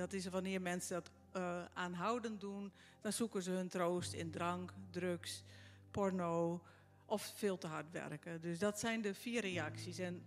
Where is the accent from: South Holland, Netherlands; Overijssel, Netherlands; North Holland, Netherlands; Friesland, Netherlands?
Friesland, Netherlands; born there; also born or lived in Curaçao; op Curaçao ooit getrouwd, ver weg van Friesland, waar ik ben geboren. En ons gezin is daar ook geboren op Curaçao. En in 2009 zijn we teruggekomen naar Nederland. En sindsdien wonen we hier